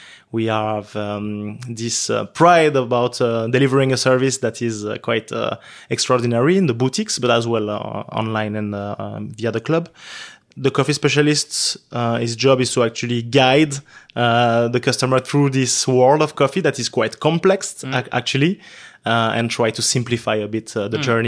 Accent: Switzerland; I am originated from Switzerland. My mom is from Morocco.

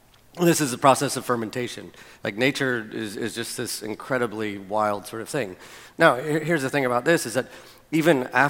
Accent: Florida, United States; I mean, how was I supposed to know? I grew up in Florida.

